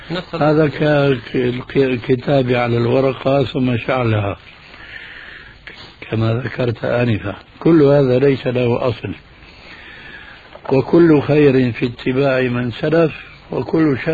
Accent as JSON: {"language": "Arabic", "town": "Damascus", "region": "Damascus Governorate", "country": "Syria", "said": "هذه كانت تستعمل عندنا في دمشق"}